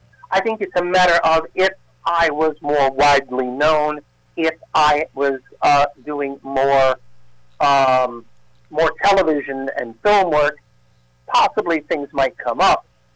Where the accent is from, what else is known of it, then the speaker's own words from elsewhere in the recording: Tarrytown, New York, United States; born there; One, I was born in Tarrytown, New York.